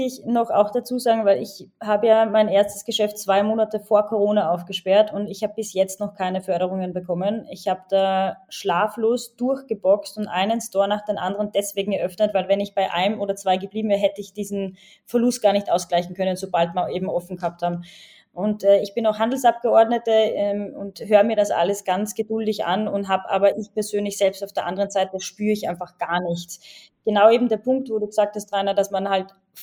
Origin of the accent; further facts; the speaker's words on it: Salzburg, Austria; also ich komme aus Salzburg, es ist so traurig, jeden Tag, wenn ich durchgehe